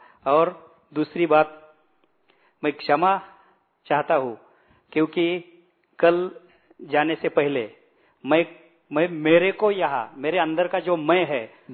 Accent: Pune, Maharashtra, India; मैं पुणे से हूँ, पुणे महाराष्ट्र से।

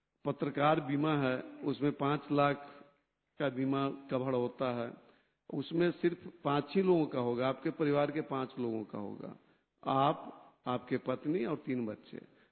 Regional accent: Bihar, India; और हमारे यहाँ बिहार में तो 80 साल में

